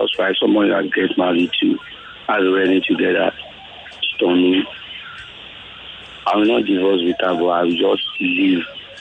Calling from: Obalende, Lagos, Nigeria; I'm the first time calling. I'm calling from

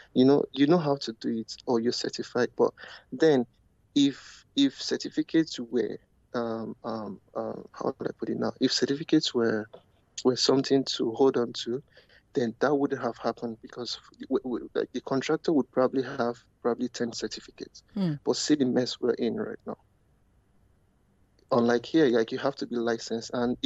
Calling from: Canada

